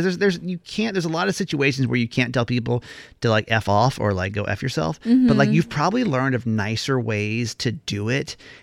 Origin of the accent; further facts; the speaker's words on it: the South, United States; This one, growing up in the South, this one hits really deep.